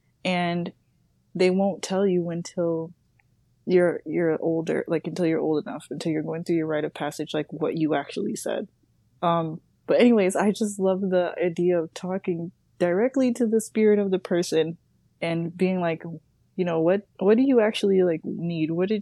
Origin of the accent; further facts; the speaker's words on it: United States; Obviously, like, I'm a Black woman, but I grew up in America, so... My view on it is very, like, American.